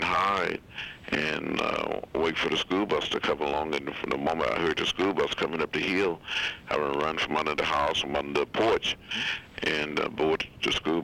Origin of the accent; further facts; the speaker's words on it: Nashville, Tennessee, United States; I grew up in Nashville.